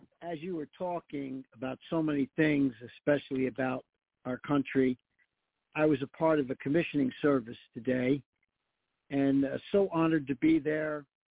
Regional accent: United States; We're so divided because we're forgetting the fact that we're Americans.

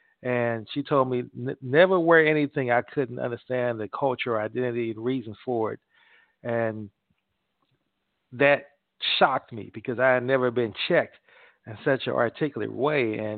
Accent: St. Louis, Missouri, United States; I grew up in St. Louis, and I know the challenges in St. Louis coming up where we didn't really have many options in St. Louis.

